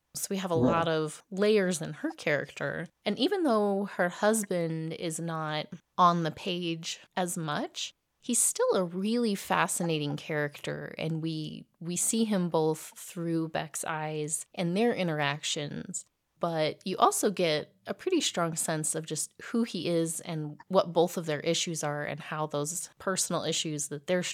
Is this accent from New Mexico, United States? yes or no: yes; New Mexico, United States; And especially reading something in my home state, this is such an odd, at times, unique area that there are those little things in writing about New Mexico, the location, the culture, the people